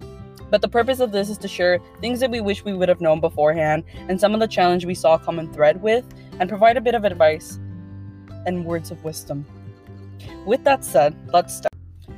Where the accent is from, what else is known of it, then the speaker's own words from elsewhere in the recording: California, United States; Because we're from California, and Kaseba went to Chicago.